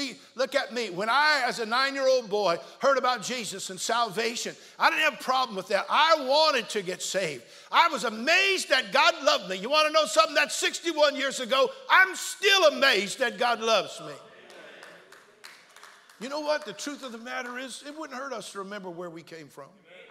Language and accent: English; California, United States; I am a Californian, born and raised in California. I love how Southern Californians drive.